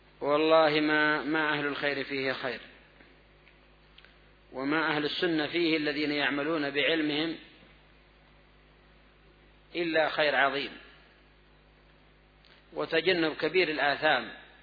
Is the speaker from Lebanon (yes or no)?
no; Yemen; خاصة عندنا في اليمن